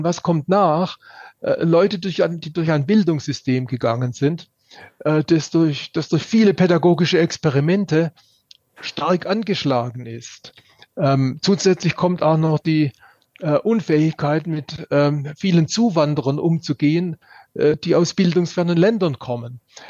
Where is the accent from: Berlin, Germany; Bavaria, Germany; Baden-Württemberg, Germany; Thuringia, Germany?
Baden-Württemberg, Germany; die Tüftler aus meiner Heimatregion in Baden-Württemberg.